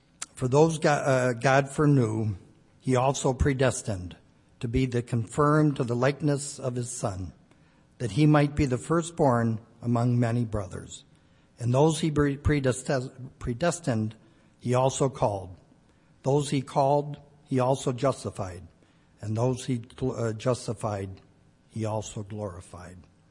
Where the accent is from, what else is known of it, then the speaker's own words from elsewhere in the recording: Arlington Heights, Illinois, United States; And I know the church I grew up in Arlington Heights, at one time had four.